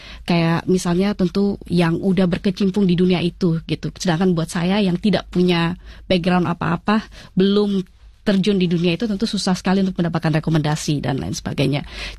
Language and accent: Indonesian; Bontang, East Kalimantan, Indonesia; dulu waktu saya kecil saya besar di kota Bontang, Kalimantan Timur, di mana saya bisa mengenal dunia itu hanya lewat buku.